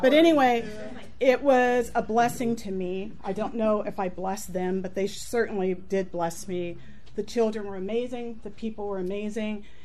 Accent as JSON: {"language": "English", "country": "United States", "tie": "born there", "said": "I thank Jesus that I was born in America, that I get the medical treatment, the food, everything I have."}